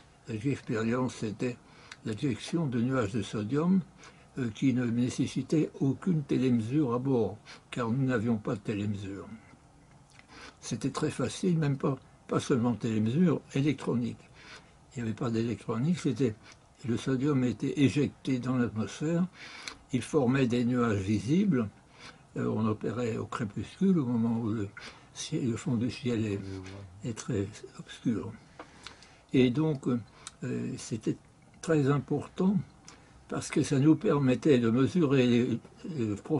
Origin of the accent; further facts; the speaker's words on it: Paris, Île-de-France, France; born there; je suis né à Paris